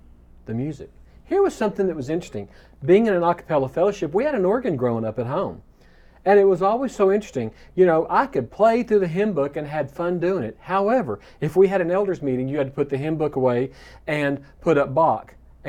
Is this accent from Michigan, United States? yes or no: no; Amarillo, Texas, United States; I grew up in Amarillo and grew up in an a cappella fellowship. So I grew up in the Church of Christ.